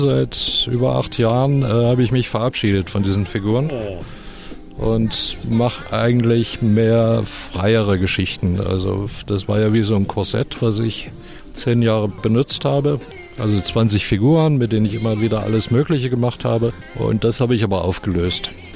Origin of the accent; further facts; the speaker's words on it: East Germany, Germany; das finde ich ja sowieso als Ostdeutscher sehr angenehm.